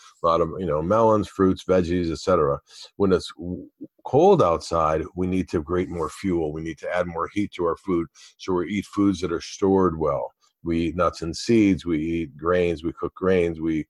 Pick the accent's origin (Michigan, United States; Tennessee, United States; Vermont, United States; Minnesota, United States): Michigan, United States; now in California, United States; I mean, I grew up in Michigan, so it was much more definitive seasons.